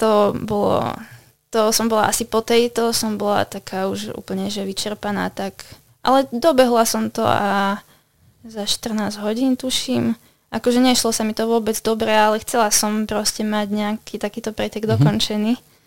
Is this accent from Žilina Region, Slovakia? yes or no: no; Nová Baňa, Banská Bystrica Region, Slovakia; ja som z Novej Bane. A to ide okolo, celkom to je takže blízko